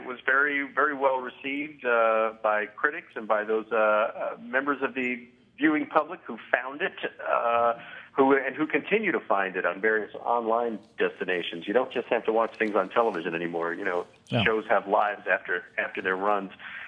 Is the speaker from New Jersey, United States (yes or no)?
yes; New Jersey, United States; also born or lived in Mount Kisco; Actually, I was born in Mount Kisco, New York, but I really grew up in New Jersey, over the river.